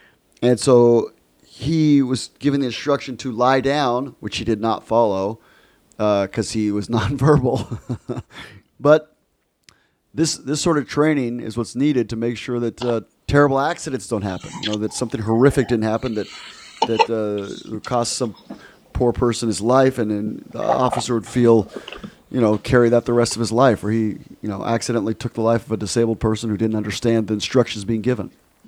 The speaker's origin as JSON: {"language": "English", "town": "Boston", "region": "Massachusetts", "country": "United States", "said": "I'm from Boston originally."}